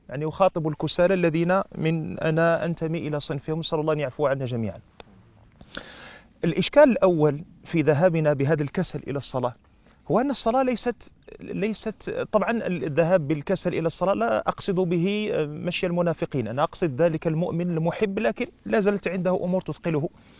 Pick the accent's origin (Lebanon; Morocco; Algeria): Morocco; ثم بعد ذلك عندنا في المغرب يرجعون إلى الطعام